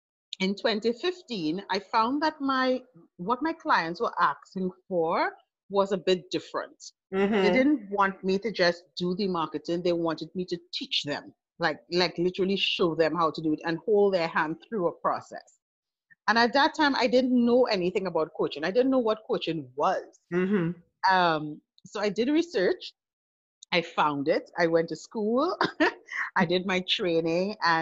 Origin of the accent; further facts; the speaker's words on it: Trinidad & Tobago; everybody thinks, you know, when you say you're from the Caribbean, oh, you're from Jamaica. No, I'm from Trinidad and Tobago.